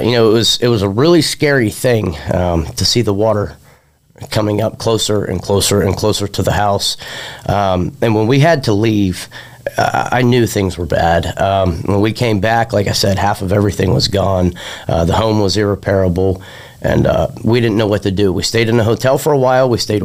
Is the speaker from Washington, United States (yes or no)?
no; Rayland, Ohio, United States; You know, I grew up in Rayland, Ohio. I've been a victim of flooding myself.